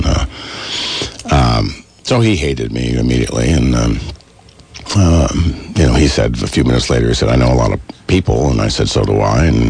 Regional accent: Vermont, United States; And I said, I'm from Vermont. I kill things and eat things. That's what we do here.

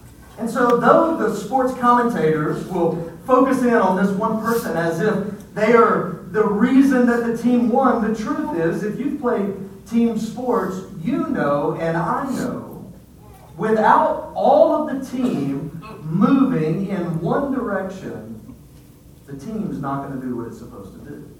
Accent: Georgia, United States; many of you know that I am from the great state of Georgia. Everybody say amen, right?

